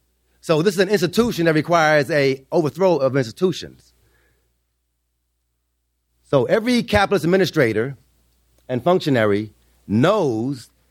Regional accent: Los Angeles, California, United States; I was raised in Los Angeles.

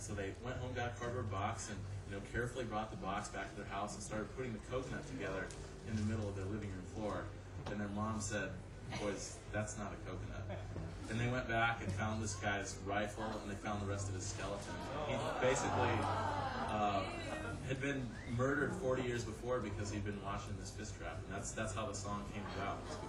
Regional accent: Cordova, Alaska, United States; She's also from my hometown of Cordova, Alaska. She was mentioning this is our gang sign. But anyway, I'm from this part of Alaska right here.

